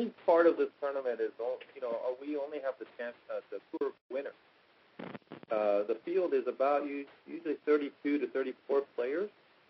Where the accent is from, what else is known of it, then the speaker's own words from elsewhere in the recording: Princeville, Hawaii, United States; I came from Princeville, Kauai, but it really requires a lot of people's effort.